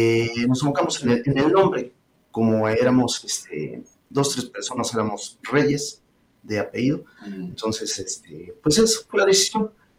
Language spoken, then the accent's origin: Spanish; Atzayanca, Tlaxcala, Mexico; yo soy originario de la colonia Santa Cruz Pocitos, municipio de Atzayanca, Tlaxcala. De ahí soy originario.